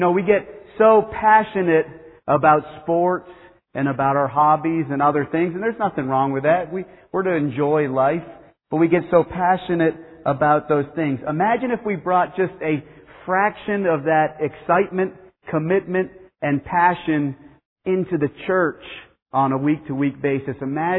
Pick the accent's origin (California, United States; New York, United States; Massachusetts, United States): Massachusetts, United States; Of course, I grew up in Massachusetts and you've got to be a Red Sox fan.